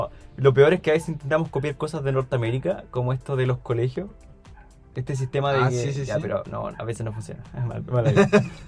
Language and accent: Spanish; Chile; ¿Te das cuenta que siempre como uno como chileno como que le cae mal la gente con plata?